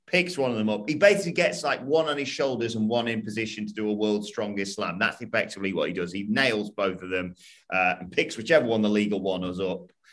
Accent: United Kingdom; I'll take ownership of like … even though I'm not from Sheffield or Yorkshire. Because I'm like, well, they're 10 minutes down road, so don't worry about it.

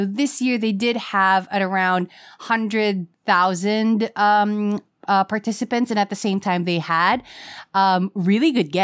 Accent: Quezon City, Metro Manila, Philippines; especially because I'm from Quezon City and I would love to see my city.

